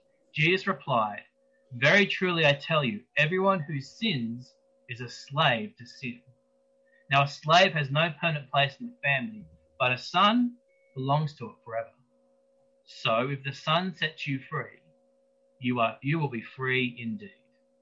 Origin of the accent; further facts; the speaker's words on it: Brisbane, Queensland, Australia; I'm from Brisbane and work for City Bible Forum.